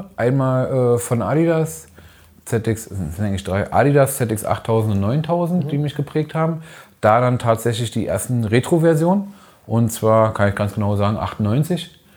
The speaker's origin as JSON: {"language": "German", "region": "Berlin", "country": "Germany", "tie": "born or raised there", "said": "Ich bin in Hohenschönhausen geboren, groß geworden."}